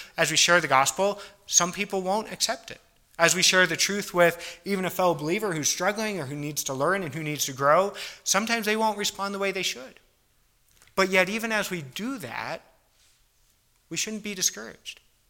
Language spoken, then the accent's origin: English; East Coast, United States; I grew up on the East Coast, pretty close to Philadelphia.